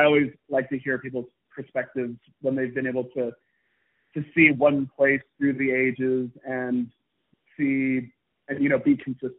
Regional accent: Paris, Île-de-France, France; also born or lived in Versailles; I grew up in Paris and Versailles in France for 8 years, so that's the longest I've ever lived anywhere. So I learned French.

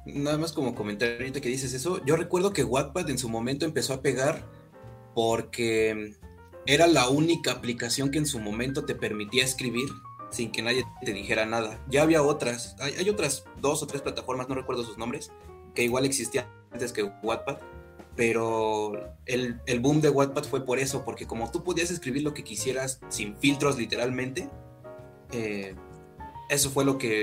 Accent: Mexico; Y soy un escritor mexicano de 22 años.

